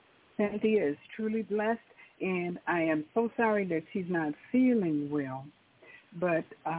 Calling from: Las Vegas, Nevada, United States; calling from Las Vegas.

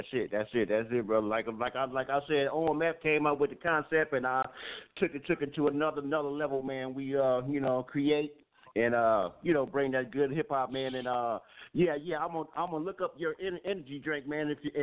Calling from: San Francisco, California, United States; I'm from San Francisco, California.

